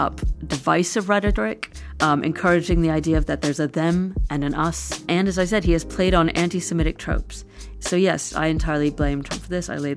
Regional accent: New York City, New York, United States; So I grew up in New York City. I am Jewish.

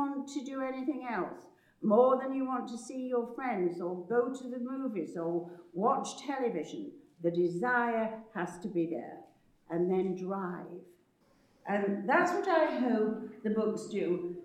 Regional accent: England, United Kingdom; now in New York, United States; Although I live in New York, I'm very much in England all the time because I'm English.

